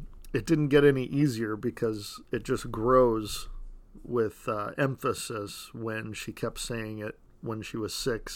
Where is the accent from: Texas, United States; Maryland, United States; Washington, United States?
Washington, United States; Born and raised in Washington State, and met Andrea in California